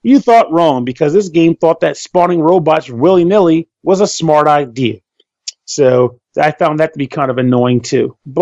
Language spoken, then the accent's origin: English; Florida, United States; I came from Florida to Shittown, USA, home of the firebug.